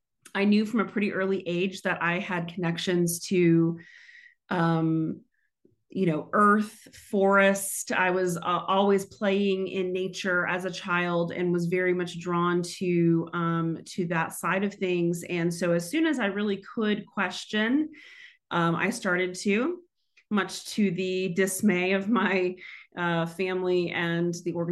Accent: Houston, Texas, United States; I grew up in Houston, Texas, and one of the places that was a zone for anyone who could make it there was a place called Numbers

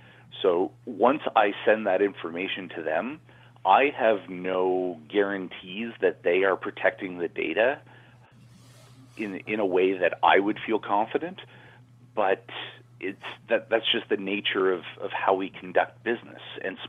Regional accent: Canada; moved away as an adult; now in San Francisco, United States; I'm Canadian. I came here and living in San Francisco now.

